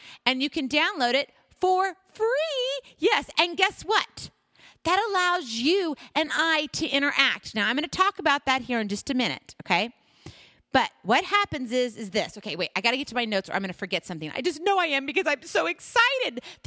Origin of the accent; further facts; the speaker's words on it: Hawaii, United States; And as you all know, I'm from Hawaii